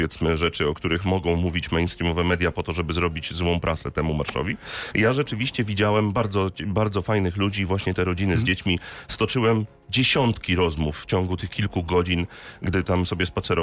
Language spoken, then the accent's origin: Polish; Gdynia, Pomeranian Voivodeship, Poland; bo ja jestem z Gdyni.